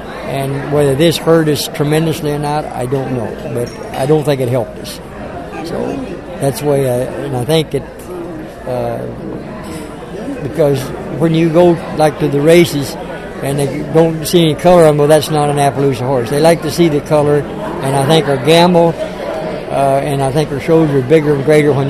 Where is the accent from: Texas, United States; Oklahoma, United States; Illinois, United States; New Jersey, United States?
Oklahoma, United States; Perkins; now in Athol, United States; I'm originally from Perkins, Oklahoma.